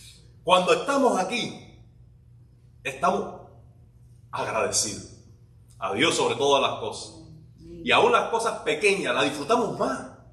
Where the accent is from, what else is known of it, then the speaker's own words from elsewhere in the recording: Remedios, Villa Clara, Cuba; Por eso se hizo una marcha desde mi pueblo, desde Remedios, a la playa con la juventud de la época y acampar en la playa.